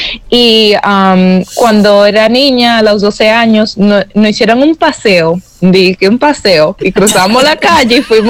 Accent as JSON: {"language": "Spanish", "region": "New York", "country": "United States", "tie": "born or raised there", "said": "yo crecí en Nueva York sin familia."}